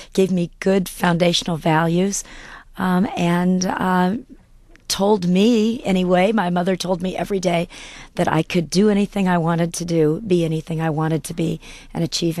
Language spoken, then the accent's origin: English; Lima, Ohio, United States; I grew up in Lima, Ohio, a small rural town in the northwest of Ohio